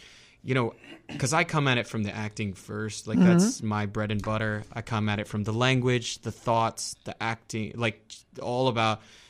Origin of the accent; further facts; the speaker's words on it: San Antonio, Texas, United States; I grew up in San Antonio, Texas.